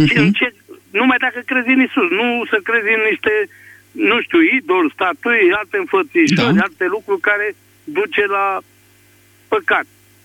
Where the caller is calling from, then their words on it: Dâmbovița, Romania; Sunt din Dâmbovița